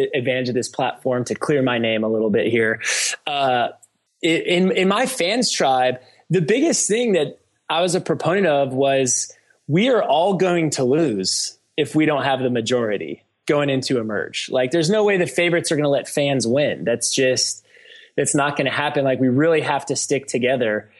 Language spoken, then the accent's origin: English; Ohio, United States; we're from just a small town outside of Cincinnati that, is a unique area.